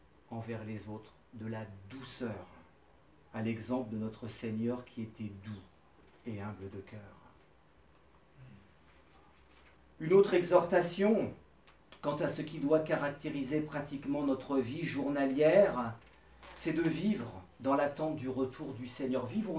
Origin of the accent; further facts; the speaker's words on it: France; Puis comme on est des Français, on va se réjouir de bien manger aussi.